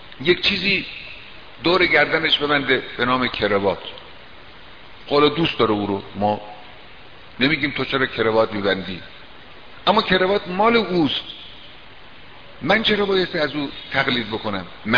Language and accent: Persian; Iran; چرا من باید احساس حقارت کنم به خاطر ایرانی بودنم؟